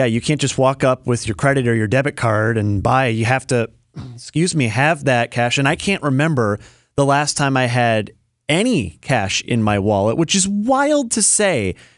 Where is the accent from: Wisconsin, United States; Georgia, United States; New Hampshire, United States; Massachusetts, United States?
Wisconsin, United States; Fond du Lac; I ask because my hometown of Fond du Lac got a little bit of fame in the 1990s for becoming the Miracle Mile.